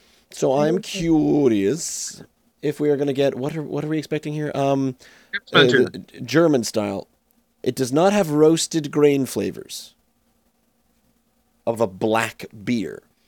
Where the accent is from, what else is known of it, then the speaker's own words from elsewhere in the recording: United Kingdom; I'm British. We start every sentence with an apology.